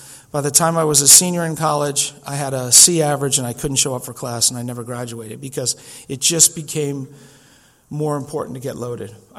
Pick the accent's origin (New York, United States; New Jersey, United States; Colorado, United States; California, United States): New York, United States; Rockville Centre; I grew up in New York. The drinking age was 18.